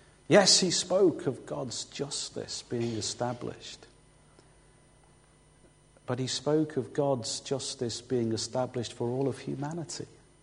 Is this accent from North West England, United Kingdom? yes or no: yes; Liverpool, North West England, United Kingdom; In my hometown of Liverpool, it's been a privilege and a struggle to play a small part